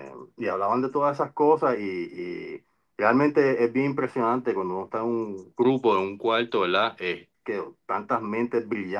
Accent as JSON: {"language": "Spanish", "country": "Puerto Rico", "first_language": "Spanglish", "said": "Como soy boricua, yo soy de los que que mi primer idioma es Spanglish"}